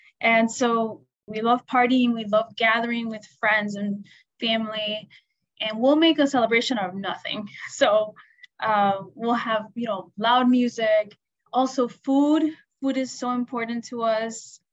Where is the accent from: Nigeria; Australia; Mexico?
Mexico; now in Chicago, United States; I could also consider Chicago my home, but I'm from Mexico and I'm very proud. So I always say I'm from both.